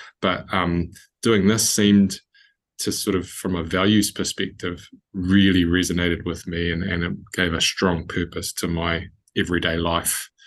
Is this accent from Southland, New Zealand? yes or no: no; Rotorua, Bay of Plenty, New Zealand; I didn't grow up on a farm. I grew up in the Bay of Plenty town of Rotorua.